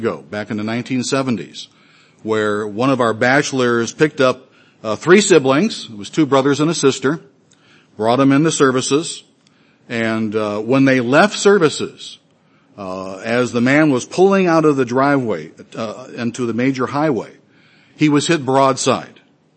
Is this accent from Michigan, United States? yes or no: yes; Detroit, Michigan, United States; I'm a Michigan boy. I grew up in the Detroit area.